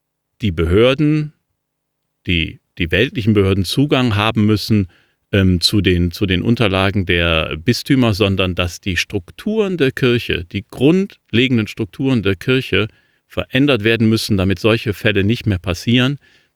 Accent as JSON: {"language": "German", "town": "Cologne", "region": "North Rhine-Westphalia", "country": "Germany", "tie": "born or raised there", "said": "der Erzbischof von Köln, meiner Heimatstadt"}